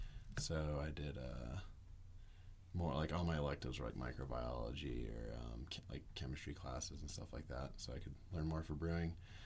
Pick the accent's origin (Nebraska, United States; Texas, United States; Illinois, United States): Nebraska, United States; I'm from Nebraska. Born and raised there.